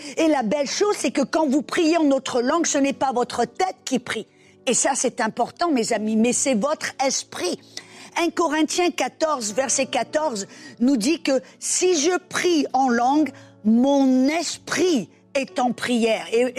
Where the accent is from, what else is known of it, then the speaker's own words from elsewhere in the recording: Southern France, France; moved away as an adult; also born or lived in United States; Je suis française d'origine, je suis née, j'ai grandi dans le sud de la France. Mais le Seigneur m'a transplantée pour aller aux États-Unis pour être formée.